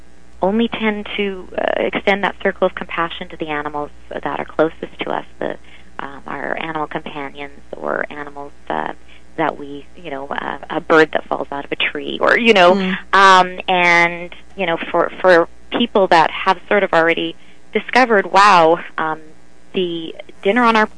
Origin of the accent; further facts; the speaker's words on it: Manitoba, Canada; I'm come from Manitoba, which is farm country